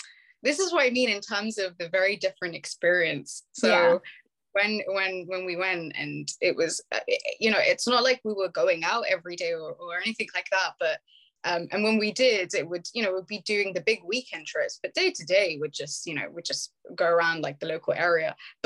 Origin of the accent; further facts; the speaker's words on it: Birmingham, West Midlands, United Kingdom; So I was brought up in born and bred in Birmingham. So it has a very large Yemeni community